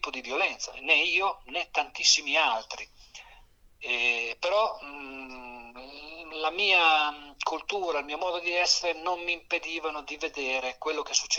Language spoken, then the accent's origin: Italian; Sassuolo, Emilia-Romagna, Italy; born there; sono appunto nato a Sassuolo, provincia di Modena